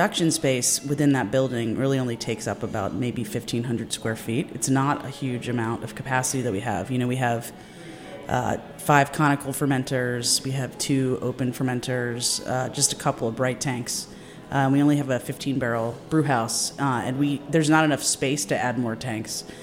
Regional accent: Silver Spring, Maryland, United States; I am. I was actually born and raised in Silver Spring.

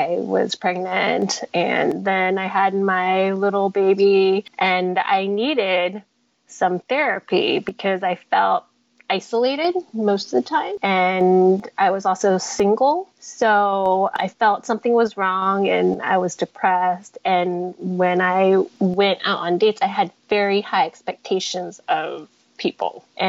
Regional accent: Oregon, United States; also born or lived in Hong Kong / Vancouver / Houston; I'm Chinese, and I was born in Hong Kong, moved to North America with my parents at around the age of 2 or 3. We lived in Vancouver, BC, and Houston, Texas, briefly, before settling in a small coastal town in Oregon.

